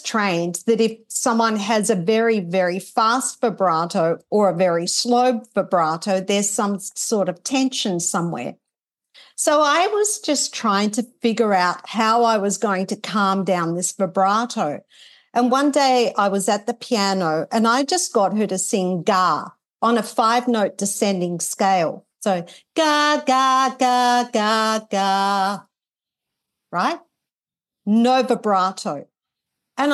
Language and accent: English; Australia; Sorry, I'm Australian. I have a wicked humour.